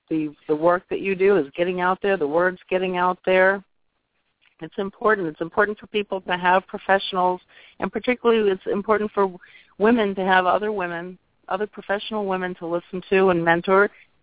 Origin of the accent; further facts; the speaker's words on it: Northeast, United States; I've talked too fast. I'm from the Northeast, so I know a lot of times I do.